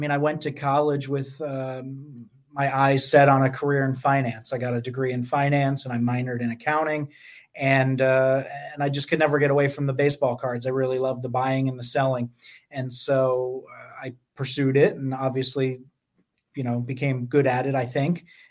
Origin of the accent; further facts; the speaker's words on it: Poughkeepsie, New York, United States; Yeah, so 1999, I'm 13 years old, growing up in Poughkeepsie, New York, like you alluded to.